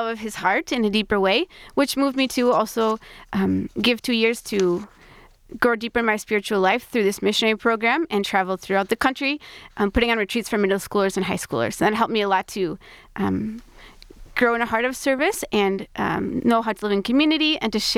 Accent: St. Paul, Minnesota, United States; I grew up, like Jack mentioned, in St. Paul, Minnesota, with four other siblings in a Catholic home. Very blessed to go to Catholic school my whole life as well there in St. Paul, Minnesota.

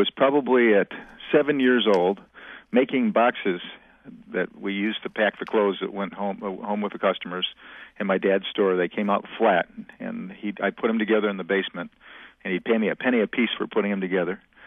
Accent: South Bend, Indiana, United States; born there; Well, I was born in South Bend, Indiana.

